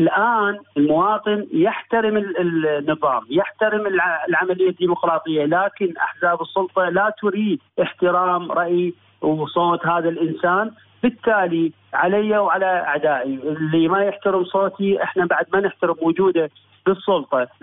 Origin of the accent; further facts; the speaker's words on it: Iraq; نحن كمواطنين عراقيين يقود احتجاجاتنا الفقر